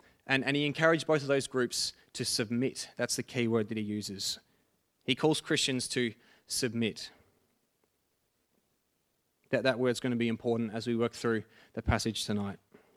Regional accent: Box Hill, Victoria, Australia; I grew up near Box Hill, and I loved seeing Box Hill change over the years

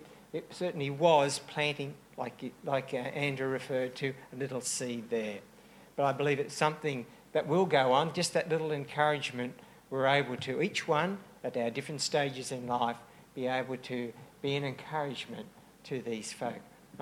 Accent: Papua New Guinea; my parents were missionaries up there and I was brought up in Papua New Guinea.

